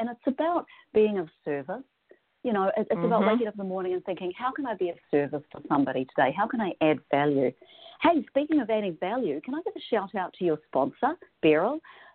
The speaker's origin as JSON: {"language": "English", "country": "New Zealand", "lives_now": "Seattle, United States", "said": "I am from New Zealand. I'm now based in Seattle, and I'm so blessed. I love Seattle. Washington State is absolutely stunning, but I am from New Zealand. And growing up in New Zealand, we grew up with British and American TV shows."}